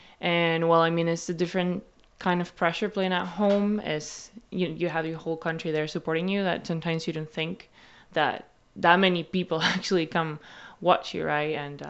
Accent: Buenos Aires, Argentina; I grew up in Buenos Aires, Argentina, and I started playing basketball when I was 14 years old.

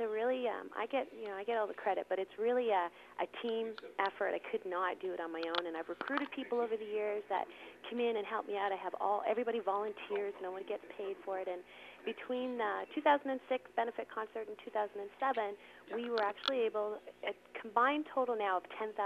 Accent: Ontario, Canada; also born or lived in St. John's, Newfoundland; Moved to Ontario when I was just a kid. I was about 11 years old when we moved here.

